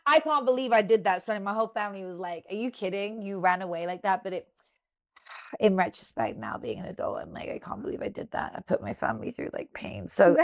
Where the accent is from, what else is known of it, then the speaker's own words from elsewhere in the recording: United Kingdom; I'm British and I say y'all.